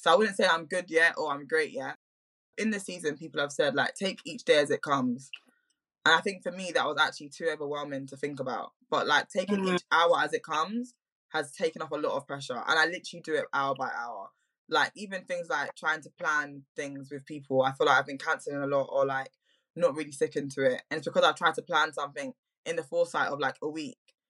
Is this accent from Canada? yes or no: no; England, United Kingdom; born there; I was born in England.